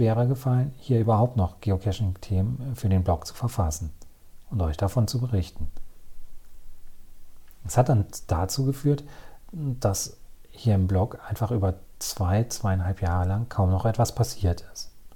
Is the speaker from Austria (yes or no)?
no; North Rhine-Westphalia, Germany; born or raised there